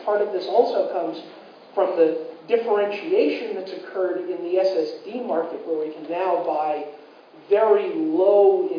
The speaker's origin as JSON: {"language": "English", "region": "New York", "country": "United States", "said": "I am from New York. Raising your hand is way too polite."}